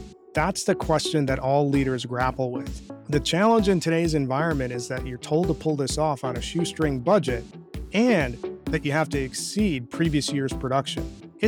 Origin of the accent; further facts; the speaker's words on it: India; I'm an immigrant as well. I'm originally from India